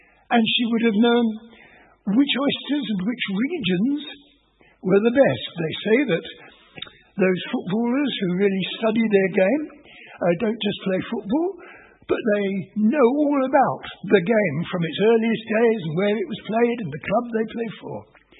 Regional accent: United Kingdom; Now, I suppose we, being British, who use the word colony in a sense that we understand well

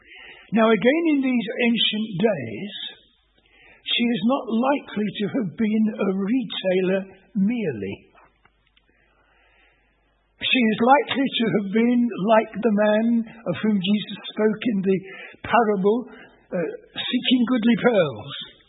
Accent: United Kingdom; Now, I suppose we, being British, who use the word colony in a sense that we understand well

